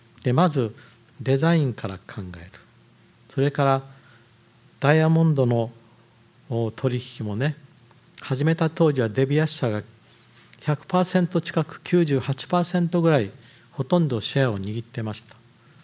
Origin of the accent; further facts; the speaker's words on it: Fukuoka, Japan; まあこの地元の博多もね